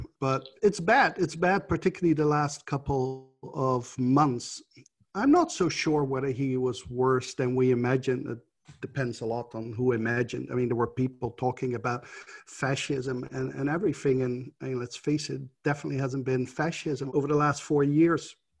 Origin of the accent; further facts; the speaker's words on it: Netherlands; English is a second language; I'm from the Netherlands